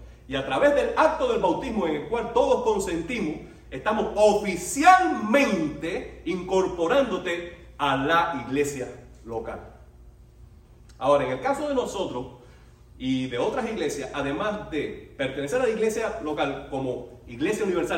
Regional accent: Cuba; born there; Nací en Cuba, mi nacionalidad es cubana en primera instancia, y por adopción yo tengo una americana.

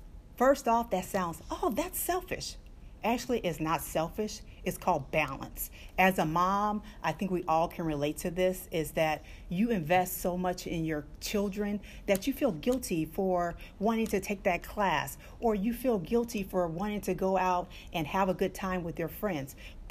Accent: the South, United States; And the other thing is, I grew up in the South. I got my roots from there.

